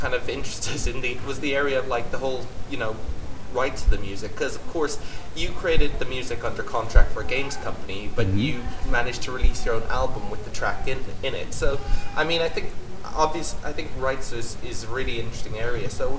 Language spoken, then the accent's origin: English; Ireland; being Irish, there's a strong tradition of Irish music.